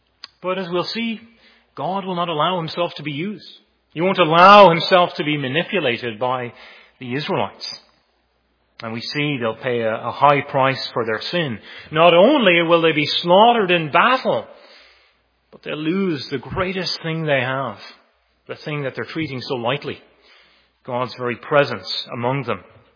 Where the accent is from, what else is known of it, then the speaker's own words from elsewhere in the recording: Ireland; growing up in Ireland